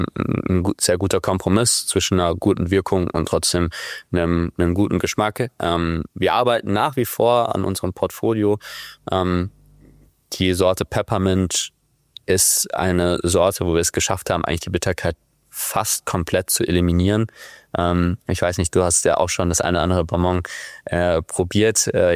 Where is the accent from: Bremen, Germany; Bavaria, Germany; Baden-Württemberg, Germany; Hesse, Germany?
Hesse, Germany; Wiesbaden; Ich bin ja in Wiesbaden zur Schule gegangen.